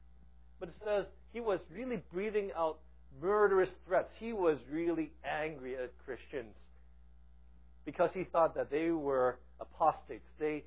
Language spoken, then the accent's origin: English; Hong Kong; I grew up in Hong Kong